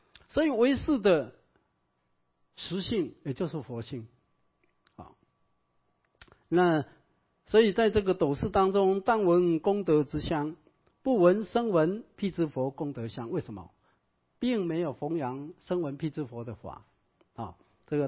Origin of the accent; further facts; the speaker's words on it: China; 好，因为金啊，尤其我们中国人对金特别喜欢跟偏好。